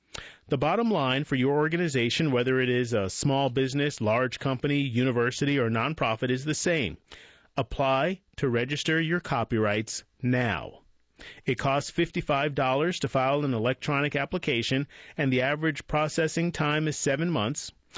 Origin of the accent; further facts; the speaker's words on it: Atlanta, Georgia, United States; I grew up in Atlanta, which is a wonderful city with a distinct culture and a tremendous amount of diversity